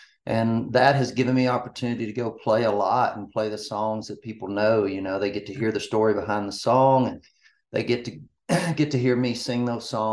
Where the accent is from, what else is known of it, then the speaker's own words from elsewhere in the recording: Kentucky, United States; now in Nashville, United States; I grew up, you know, on a farming kind of ranching deal up in Kentucky.